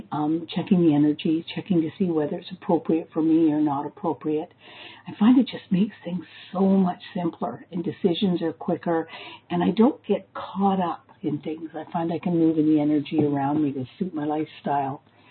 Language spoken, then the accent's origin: English; Toronto, Ontario, Canada; I'm from Toronto, Canada.